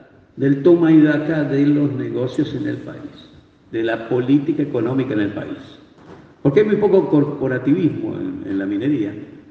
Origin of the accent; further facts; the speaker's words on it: San Juan, Argentina; Y mi querida San Juan, del cual yo soy nativo, tiene el 36% de pobreza.